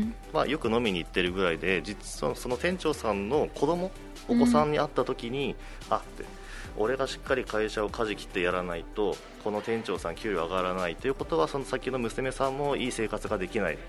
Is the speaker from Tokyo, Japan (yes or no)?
no; Aomori, Japan; now in Okinawa, Japan; 青森県なんですよ。